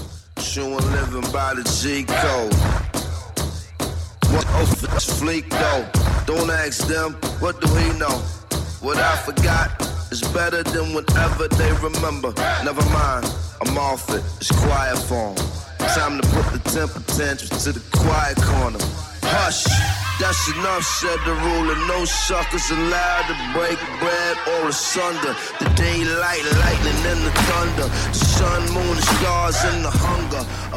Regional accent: Indianapolis, Indiana, United States; it can be very difficult growing up in the Midwest and kind of surviving the othering and the marginalization that we feel. I felt it more palpable in Indiana than other places I've lived.

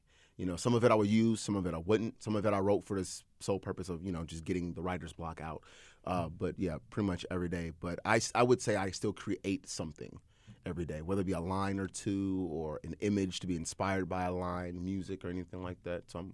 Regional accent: Indianapolis, Indiana, United States; Yes, ma'am. Born and raised Indy. I lived off of, I think it was like 17th and Bellevue. So I'm from the Hallville area, Hallville, Indiana. We moved to the east side about, I guess, close to my early adolescent years.

